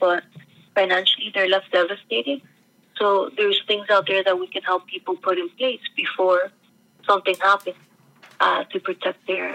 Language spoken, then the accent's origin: English; Miami, Florida, United States; I find it strange now that when I tell somebody I was born and raised in Miami, they're like, oh, wow.